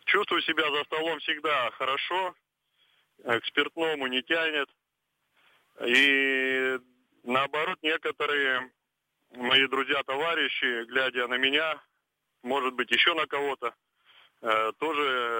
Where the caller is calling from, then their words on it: Kirov, Kirov Oblast, Russia; я звоню вам из Кирова.